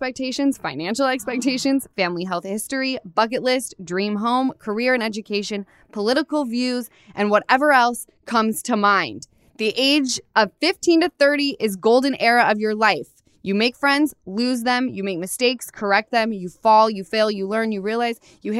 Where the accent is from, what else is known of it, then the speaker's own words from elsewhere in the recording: Utah, United States; because I come from Utah. Everyone's married 6 kids deep at mm-hmm. my age.